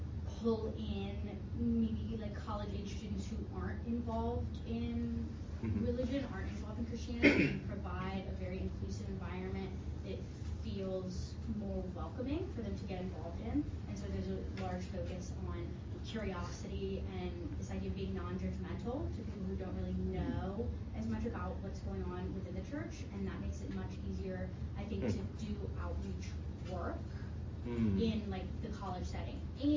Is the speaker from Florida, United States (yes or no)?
yes; Tallahassee, Florida, United States; I'm from Tallahassee, Florida, and I go to a, like an Anglican church in Tallahassee, so it's a very different vibe